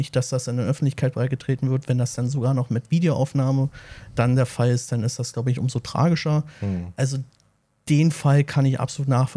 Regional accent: Berlin, Germany; Also, wir sind hier aus Berlin, wir sind selber Berliner.

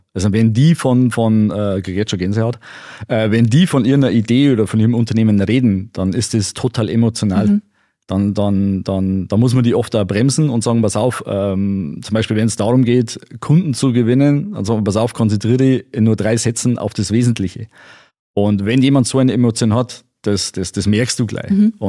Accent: Deggendorf, Bavaria, Germany; und bin froh, dass ich jetzt in meiner Heimat in Deckendorf jetzt das auch komplett zu 100% beruflich machen darf.

